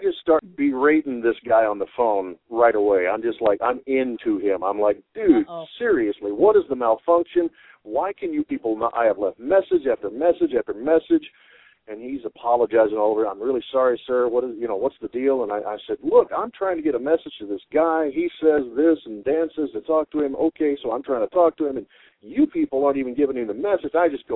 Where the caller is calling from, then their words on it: Illinois, United States; I'm calling from Illinois.